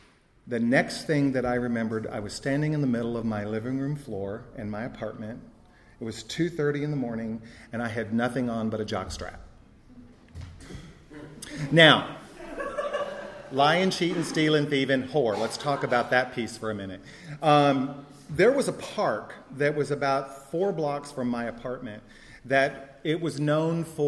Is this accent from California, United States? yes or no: no; Texas, United States; you can tell by my accent, I'm not from New York. I was born and raised in Texas.